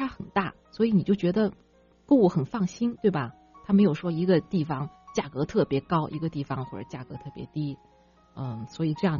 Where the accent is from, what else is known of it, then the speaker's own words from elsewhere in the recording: China; 因为我中国人